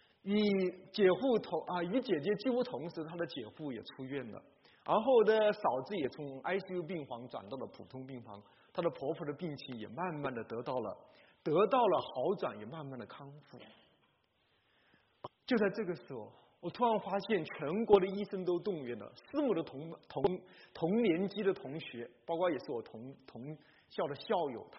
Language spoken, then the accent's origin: Chinese; Hubei, China; 首先，湖北是我的家乡